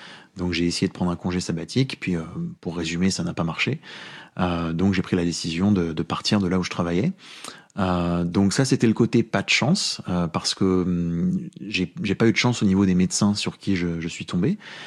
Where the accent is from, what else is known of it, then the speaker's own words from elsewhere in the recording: France; accent: franchouillard; Donc c'était entre mon accent franchouillard et puis ça c'était.